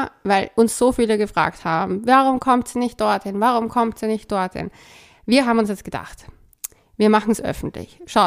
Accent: Vienna, Austria; obwohl mir das schwerfällt zu sagen als Wienerin

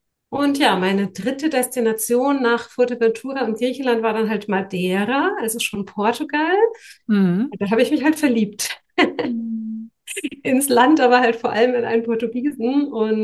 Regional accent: Germany; born there; ich bin zwar in Deutschland geboren, aber eigentlich bin ich ein Weltkind

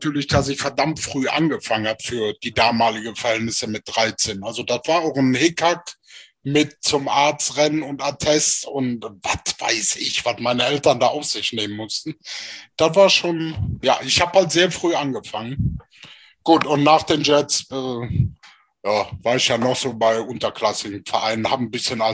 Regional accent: Alfter, North Rhine-Westphalia, Germany; von Alfter, wo ich aufgewachsen bin, war das halt dann eine Mannschaft in der Nähe.

